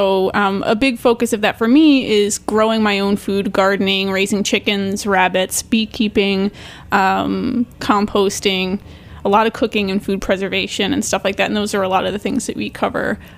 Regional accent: Baltimore, Maryland, United States; I grew up in Baltimore City, so I was a city kid, born and raised, but my family on my mother's side was all from outside of Lynchburg, Virginia.

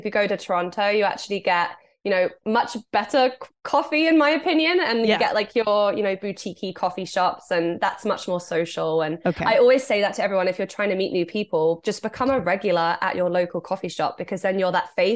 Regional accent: England, United Kingdom; now in Canada; I'm from England, so I'm not used to much snow at all.

